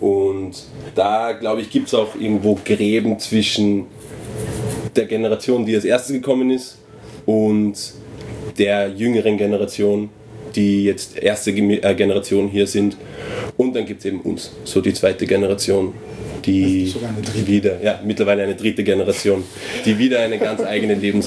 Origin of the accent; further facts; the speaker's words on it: Nigeria; gerade als Nigerianer ist es auffällig